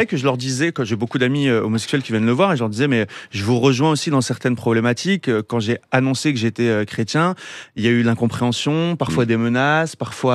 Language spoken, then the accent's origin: French; France; je vis en France, je suis français.